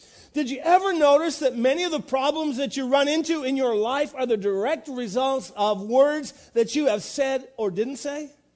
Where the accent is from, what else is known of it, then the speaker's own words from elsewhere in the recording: New Brunswick, Canada; now in Montreal, Canada; I am from New Brunswick. As you may notice, there are some terms that I still use after 28 years in Montreal that will leave somebody scratching their head because I'm from there.